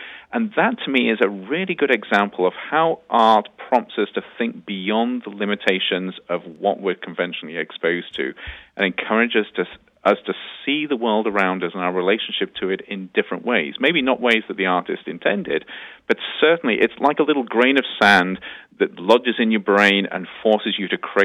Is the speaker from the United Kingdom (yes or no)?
yes; United Kingdom; That particular incident, and of course, being British, it's part of our heritage.